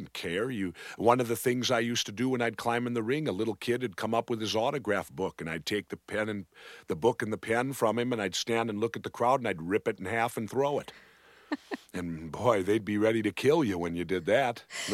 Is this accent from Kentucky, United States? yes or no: no; Minnesota, United States; I was wrestling in the St. Paul Civic Center, my home state.